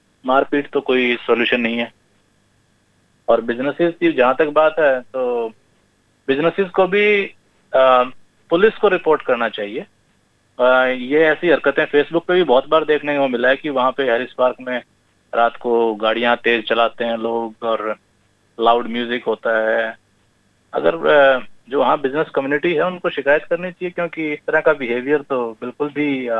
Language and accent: Hindi; Haryana, India; मैं खुद हरियाणा से हूँ